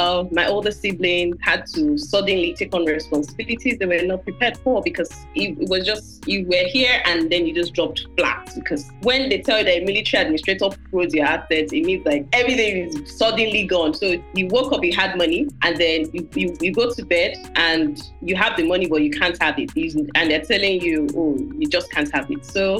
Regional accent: Nigeria; because I'm Nigerian

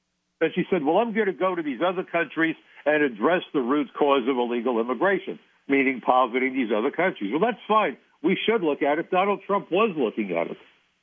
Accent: New York, United States; I'm a New Yorker. My neighbors died on 9/11. The ashes landed on my house.

